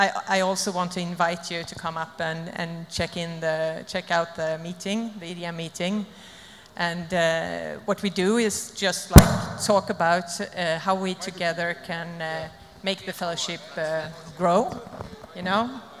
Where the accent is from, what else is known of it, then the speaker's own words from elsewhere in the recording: Sweden; I'm an addict from Sweden.